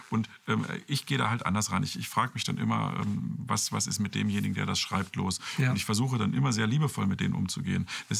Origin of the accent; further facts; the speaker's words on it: Osterode am Harz, Lower Saxony, Germany; ich war jetzt gerade in Osterode, meiner Heimatstadt, wo meine Eltern leben.